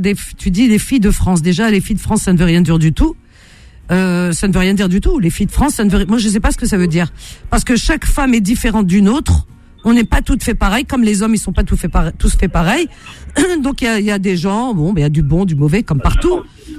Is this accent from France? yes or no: no; Cherchell, Tipaza Province, Algeria; Eh ben moi aussi je suis de Cherchel.